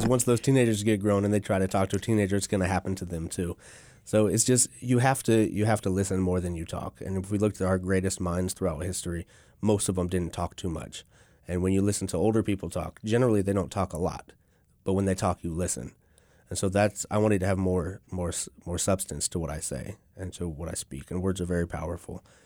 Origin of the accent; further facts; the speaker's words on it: Oroville, California, United States; Yes, I'm from Oroville.